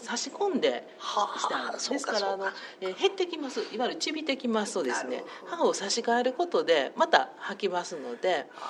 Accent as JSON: {"language": "Japanese", "region": "Kansai", "country": "Japan", "accent": "Kansai", "said": "私ら関西弁でいうところのつっかけにな"}